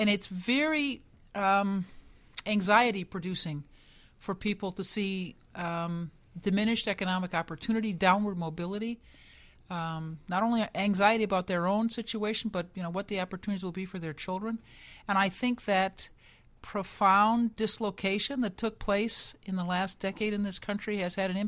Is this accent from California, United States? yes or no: no; Minnesota, United States; I grew up in Minnesota, and out of the 50 states, George McGovern carried one, my home state of Minnesota.